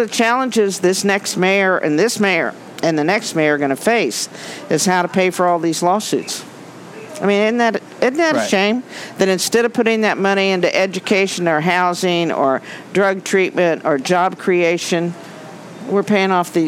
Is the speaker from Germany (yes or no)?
no; Neodesha, Kansas, United States; Neodesha. I'm from Neodesha.